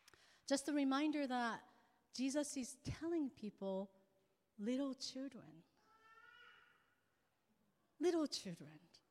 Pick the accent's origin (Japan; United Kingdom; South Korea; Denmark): Japan; English is a second language; I was born and raised in Japan, and Japan, less than 1% of population are Christians.